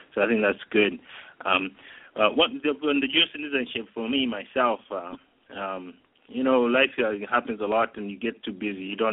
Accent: Zambia; moved away as an adult; now in Canada; I'm a Zambian. I was born in Zambia. I never even thought of leaving Zambia. Then I decided, and then I found myself coming to Canada.

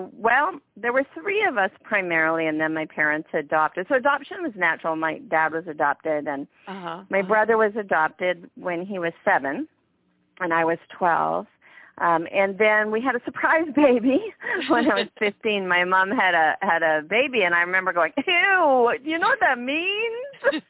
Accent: Manitoba, Canada; also born or lived in Calgary; I, began up there in the north and spent most of my childhood in Manitoba, where they really close to Winnipeg, so it was freezing a lot of the time.

